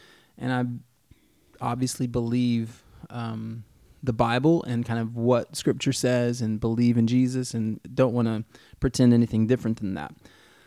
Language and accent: English; Charlotte, North Carolina, United States; now in Seattle, United States; So as we mentioned, we're originally from Charlotte, living here in Seattle now for the past 5 years.